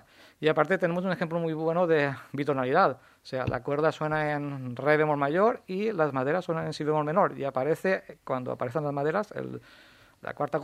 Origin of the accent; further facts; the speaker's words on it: Benigànim, Valencian Community, Spain; yo empecé en mi pueblo, Benigànim, es un pueblo de la Vall d'Albaida